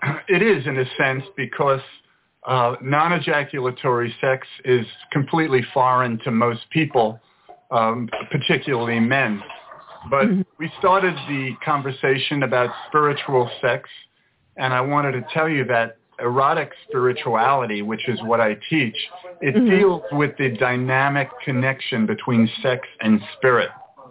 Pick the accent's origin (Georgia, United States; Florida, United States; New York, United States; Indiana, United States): New York, United States; New York City; now in California, United States; Well, not exactly. I've been here for about 30 years, though. I'm originally from New York City.